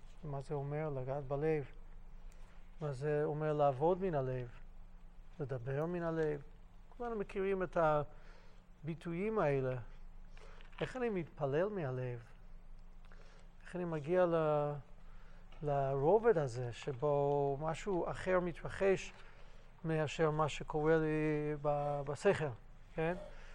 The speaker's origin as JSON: {"language": "Hebrew", "town": "Pompano Beach", "region": "Florida", "country": "United States", "tie": "born or raised there", "second_language": "Hebrew", "moved": "as an adult", "lives_now": "Israel", "said": "ויליד ארצות הברית, עליתי אחרי שסיימתי אוניברסיטה, גדלתי דתי, לא בישיבות, אבל משפחה מאוד מאוד מסורה לעבודת השם"}